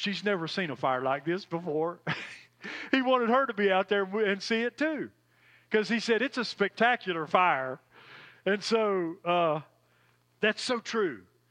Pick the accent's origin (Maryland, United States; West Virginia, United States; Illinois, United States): West Virginia, United States; Bluefield; I grew up in the Appalachian, Southern Appalachian Mountains on the Virginia, Kentucky, and West Virginia border, actually in the Bluefield area in West Virginia.